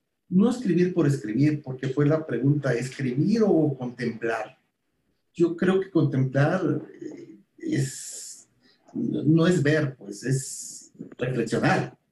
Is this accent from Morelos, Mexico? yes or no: no; Motozintla, Chiapas, Mexico; Sí, porque es vivir en mi pueblo, en Motocintla, las montañas, etc.